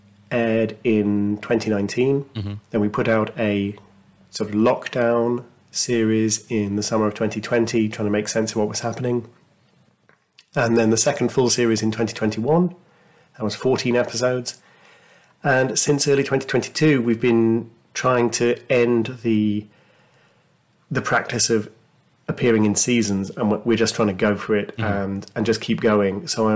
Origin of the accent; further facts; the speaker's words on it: United Kingdom; I suspect that as a Brit, I know less about him than the average American high schooler